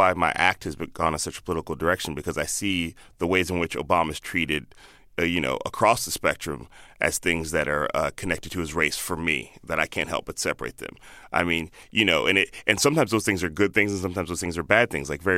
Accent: Chicago, Illinois, United States; also born or lived in Palo Alto / Indianapolis / Boston; now in San Francisco, United States; I grew up all over, but I went to high school in Chicago. Mm-hmm. And then I moved from Chicago to San Francisco 15 years ago. But I was born in Palo Alto, lived in Indianapolis, lived in Boston.

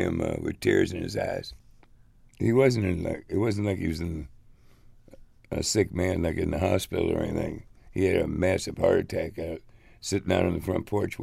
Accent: Maywood, Illinois, United States; I was 10 miles directly from the lakefront. That's how close Maywood was to the edge of Chicago. We grew up on Madison Avenue, which is the dividing line between North Chicago and the north side and the south side.

